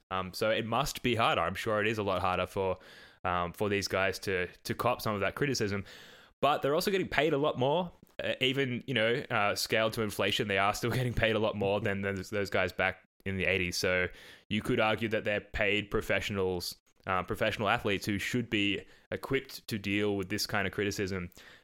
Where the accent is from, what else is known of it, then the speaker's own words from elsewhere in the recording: Australia; accent: Australian; Sorry, I'm butchering that with my Australian accent.